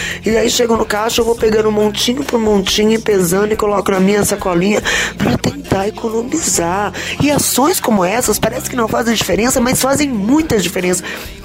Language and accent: Portuguese; Cruzeiro do Oeste, Paraná, Brazil; now in Umuarama, Brazil; eu aqui em Moarama, imagina, eu não sou nem de Moarama, eu sou de Cruzeiro do Oeste, uma cidadezinha de 20 mil habitantes no interior do Paraná, quase Paraguai.